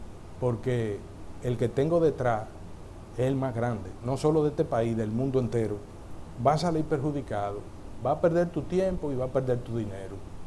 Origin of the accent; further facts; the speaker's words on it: Dominican Republic; Esa palabra quieto, nosotros como dominicanos la más asumimos cuando uno tiene niños chiquitos.